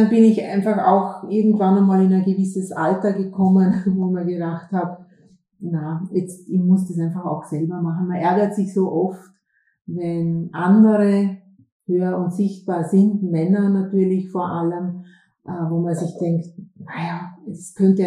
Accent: Lustenau, Vorarlberg, Austria; Also ich bin aufgewachsen in Vorarlberg, in Lustenau und einer vielleicht ein bisschen ungewöhnlichen Familie

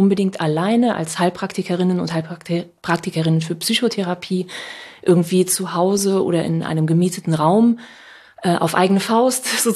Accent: Saarland, Germany; now in Hamburg, Germany; 11 Jahren nach Hamburg gezogen und hatte ein riesengroßes Problem mit meiner Sprache. Ich bin gebürtige Saarländerin.

